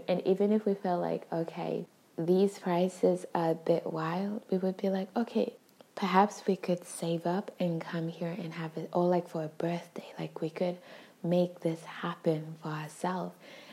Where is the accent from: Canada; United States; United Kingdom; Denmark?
Denmark; because growing up in Denmark, like that standard, like once we felt comfortable getting in, that standard was like raised a bit.